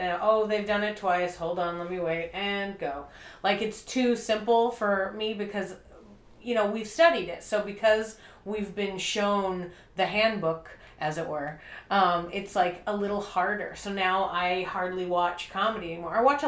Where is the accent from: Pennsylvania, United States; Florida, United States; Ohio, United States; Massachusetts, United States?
Massachusetts, United States; Boston; And she's from Boston. I'm from Boston.